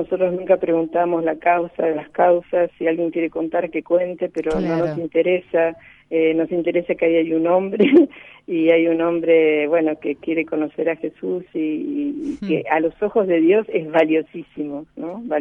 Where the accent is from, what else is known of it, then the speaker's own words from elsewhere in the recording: Buenos Aires, Argentina; yo soy porteña y entonces soy un poco descuidada